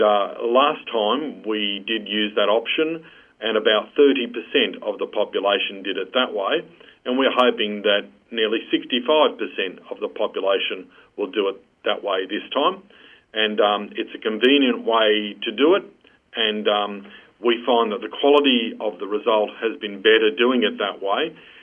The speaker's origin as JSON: {"language": "English", "country": "Malta", "said": "in my case, I'm from Malta."}